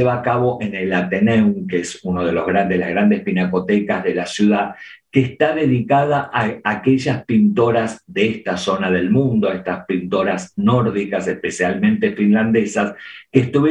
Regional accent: Argentina; A mí, como argentino

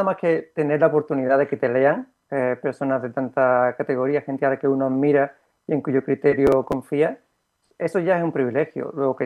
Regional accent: Málaga, Andalusia, Spain; Sí, aquí es de donde soy.

